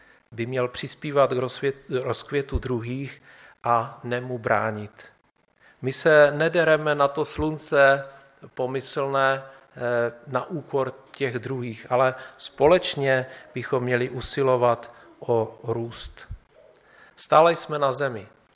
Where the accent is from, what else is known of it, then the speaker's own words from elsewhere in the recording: Bohemia, Czechia; tak on se ptal, odkud jsme, tak jsme říkali, že jsme z Čech.